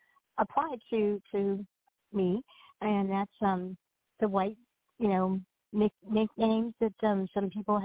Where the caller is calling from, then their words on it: California, United States; Hello, I'm calling from California.